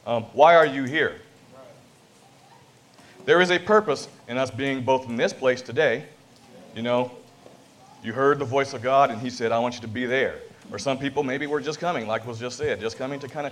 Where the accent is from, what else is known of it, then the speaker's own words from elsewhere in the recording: California, United States; I'm from California, from the Pacoima congregation. I'm under Brother Paul Phillips. And I live in the second largest city in the world, in our nation, Los Angeles.